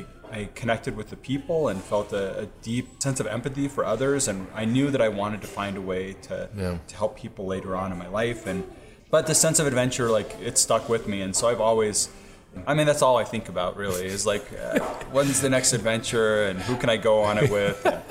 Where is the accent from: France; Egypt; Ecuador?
Ecuador; which is the name of a volcano where I grew up in Ecuador.